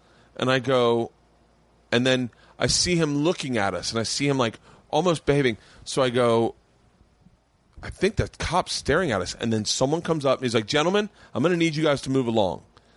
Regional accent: Southern US, United States; If you go through my Facebook, you would not agree with one person I grew up with, because I grew up in the South.

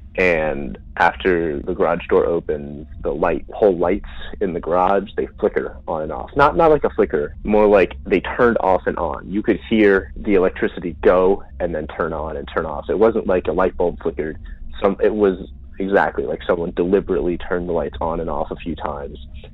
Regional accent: Cincinnati, Ohio, United States; from Cincinnati, and I live in a lot of other callers in the Ohio River Valley.

